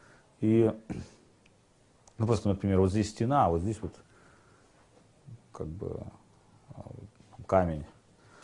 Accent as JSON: {"language": "Russian", "town": "Orenburg", "region": "Orenburg Oblast", "country": "Russia", "said": "я тоже из Оренбурга"}